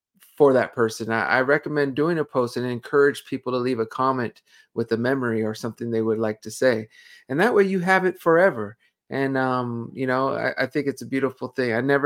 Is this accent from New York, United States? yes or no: no; California, United States; Reminded me of our youth growing up in the San Fernando Valley.